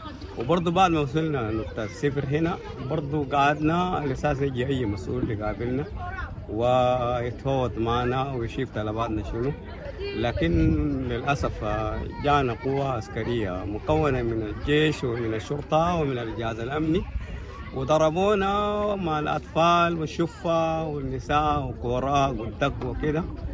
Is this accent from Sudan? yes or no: yes; Sudan; now in Ethiopia; أنا لاجئ من السودان، جيت أثيوبيا قبل سنة وهاية، وكنت في كومر وولالة وخلف وخامة بتاع الولالة.